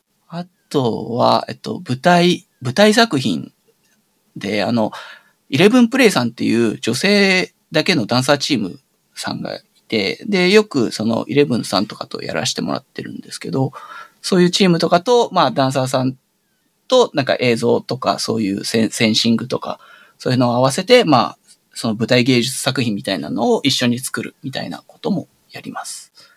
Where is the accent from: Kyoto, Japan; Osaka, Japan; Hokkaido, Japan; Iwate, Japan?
Osaka, Japan; よろしくお願いします。1985年の生まれで大阪出身なんですけど、